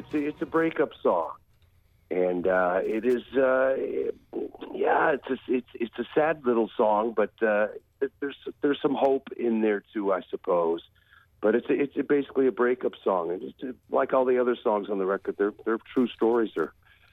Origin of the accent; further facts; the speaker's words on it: Holyoke, Massachusetts, United States; I was born and raised in Holyoke, Mass., and was the next town over